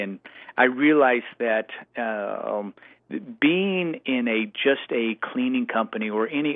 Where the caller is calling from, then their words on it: Kansas City, Missouri, United States; Kansas City, Missouri.